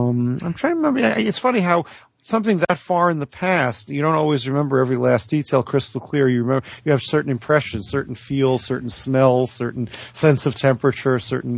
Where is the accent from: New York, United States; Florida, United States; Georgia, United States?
New York, United States; Brooklyn; now in Northern California, United States; Northern California since 1971, which is rather a long time. But the fact of it is, I still identify as a New Yorker and as a Brooklyn boy.